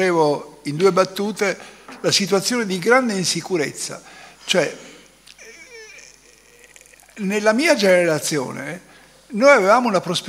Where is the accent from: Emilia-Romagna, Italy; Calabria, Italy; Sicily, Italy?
Sicily, Italy; io sono siciliano